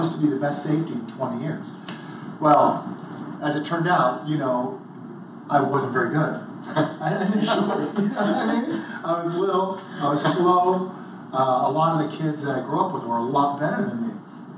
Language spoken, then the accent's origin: English; California, United States; So I just invited myself to a small school near my hometown, UC Davis, which played Division II football